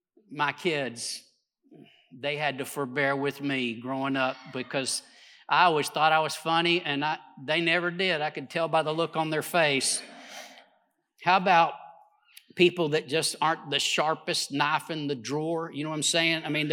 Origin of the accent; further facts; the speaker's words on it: Texas, United States; I'm a Texan. I mean, if I take a breath in the middle of a sentence, I don't need your help.